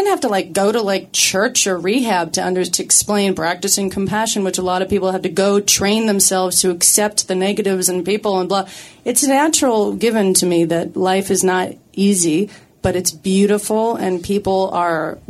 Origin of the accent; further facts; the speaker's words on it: Canada; I survived because I'm Canadian, and I was brought up well